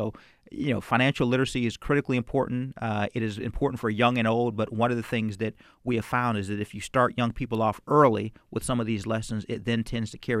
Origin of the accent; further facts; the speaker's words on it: Youngstown, Ohio, United States; my hometown, Youngstown, Ohio